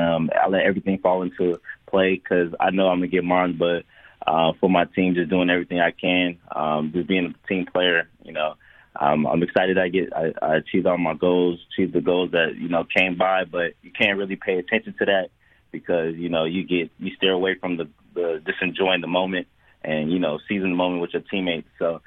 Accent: California, United States; moved away; also born or lived in Nevada / Texas; I was born and raised in California. My mom decided to move to Vegas, and then from on there, she met someone, and we ended up moving to Texas.

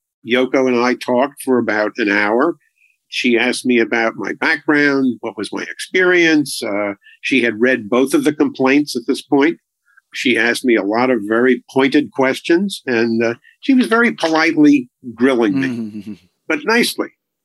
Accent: Long Island, New York, United States; The first day of the trial, I was raised on Long Island.

